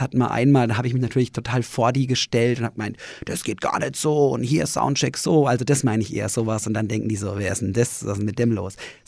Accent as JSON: {"language": "German", "town": "Würzburg", "region": "Bavaria", "country": "Germany", "said": "Ja, also ich bin ein Würzburger Musiker"}